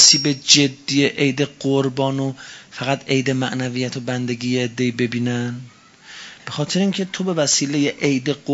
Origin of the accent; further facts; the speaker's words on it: Tehran, Tehran Province, Iran; ما که تهرانیم.